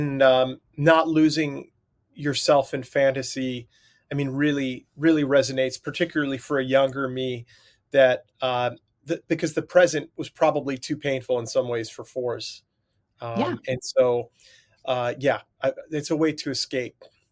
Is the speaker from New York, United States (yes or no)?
yes; Long Island, New York, United States; accent: New York; growing up on Long Island. It was tough. My friends were demonstrative and loud. And, you know, I used to have the thick New York accent back in the day.